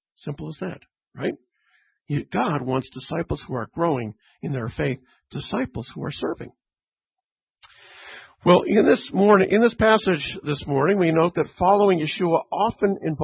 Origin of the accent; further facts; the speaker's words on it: Canada; but I grew up in Canada, of course, and there was this major accounting firm and investment firm.